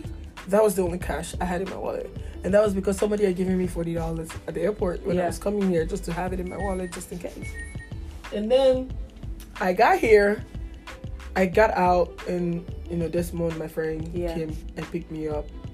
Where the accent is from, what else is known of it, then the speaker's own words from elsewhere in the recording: Nigeria; Then coming out from London to Nigeria, and I'm a citizen of Nigeria.